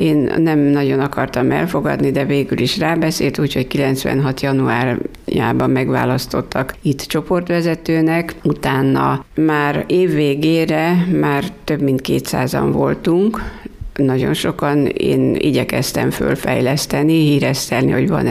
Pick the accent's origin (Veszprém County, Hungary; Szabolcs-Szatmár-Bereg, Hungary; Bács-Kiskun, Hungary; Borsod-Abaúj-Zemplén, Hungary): Bács-Kiskun, Hungary; Harkakötöny; now in Kiskunhalas, Hungary; Harka kötényből származom. Ott jártam iskolába, és későbbiekben, mikor már férjhez mentem, utána kerültem ide Kiskunhalasra.